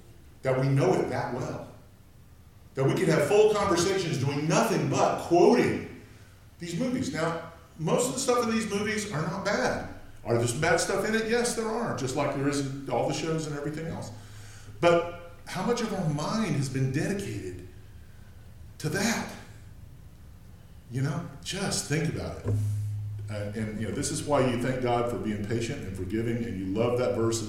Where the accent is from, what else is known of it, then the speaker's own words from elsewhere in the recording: Texas, United States; I grew up in South Texas.